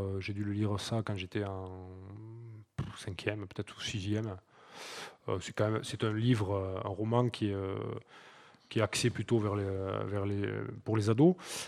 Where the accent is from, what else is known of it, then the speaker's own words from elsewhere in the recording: Occitanie, France; Oui, moi je suis originaire des Pyrénées, du Comminges, donc j'ai toujours fait de la montagne.